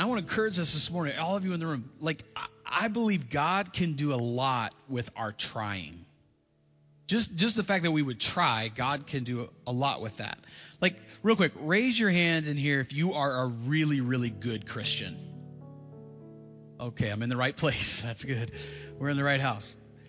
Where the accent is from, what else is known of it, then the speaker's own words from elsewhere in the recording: Florida, United States; When I grew up in Florida, like I said, I've told this story before, so if you've heard it, but I grew up in Florida